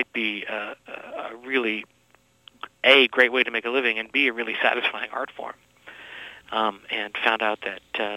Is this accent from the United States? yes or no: no; Canada; Well, I grew up in Canada, wanting to be a rock star.